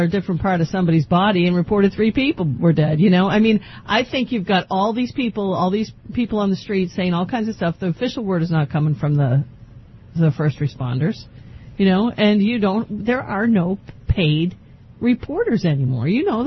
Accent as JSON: {"language": "English", "region": "Rhode Island", "country": "United States", "tie": "born or raised there", "said": "I grew up in Chad Brown Housing Project, and I'm white, so I don't know if I'm racist or not."}